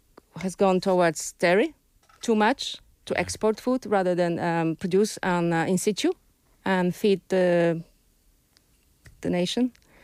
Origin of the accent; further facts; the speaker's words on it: Poland; English is a second language; now in Ireland; living here, even though I'm not Irish, I'm from Poland.